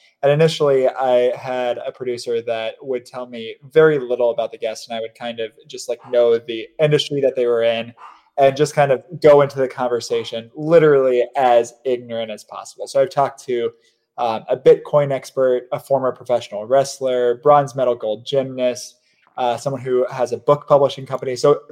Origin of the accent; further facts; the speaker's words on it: Terre Haute, Indiana, United States; also born or lived in Cleveland, United States / Milwaukee, United States; So I'm originally from Indiana, Terre Haute, Indiana.